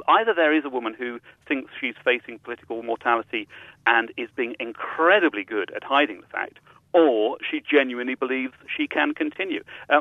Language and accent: English; United Kingdom; as a Brit